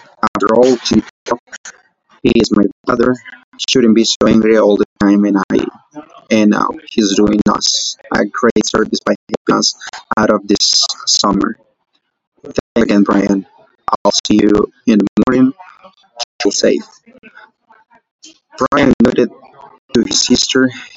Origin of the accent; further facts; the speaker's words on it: El Salvador; I'm from El Salvador, the capital of Salvador is San Salvador. El Salvador is a country of Central America.